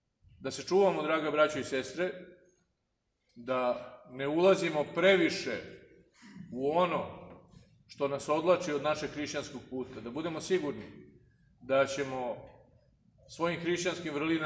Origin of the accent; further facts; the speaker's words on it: Serbia; To je nešto što mi kao Srbi nosimo u sebi.